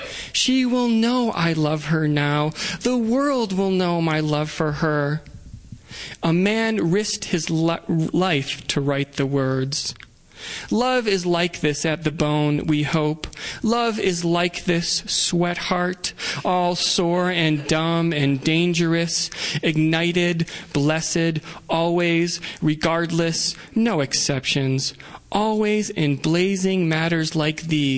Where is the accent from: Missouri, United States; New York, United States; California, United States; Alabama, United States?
New York, United States; Cheektowaga; I would be living in my hometown, which is a suburb of Buffalo, New York, called Cheektowaga, which is an Iroquois word for land of the crabapple trees.